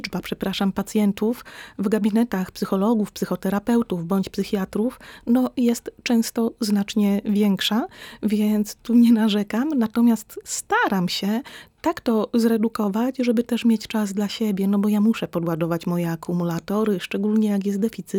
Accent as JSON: {"language": "Polish", "town": "Lądek-Zdrój", "region": "Lower Silesian Voivodeship", "country": "Poland", "also_born_or_lived": "Wrocław", "said": "Ja dopiero kiedy zamieszkałam w Bieszczadach, bo pochodzę z Dolnego Śląska, konkretnie z Lądka Zdroju, ale wiele lat spędziłam we Wrocławiu"}